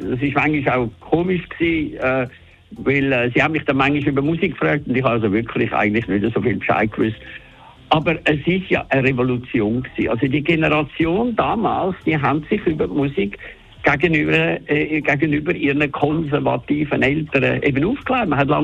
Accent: St. Gallen, Switzerland; ich bin in Toggenburg als Geissenbub aufgewachsen.

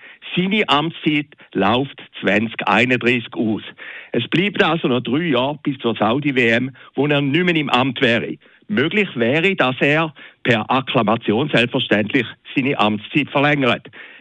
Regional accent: Zurich, Switzerland; Und als Zürcher fragt man sich, was spielt denn Zürich, wo immerhin noch FIFA-Weltsitz ist

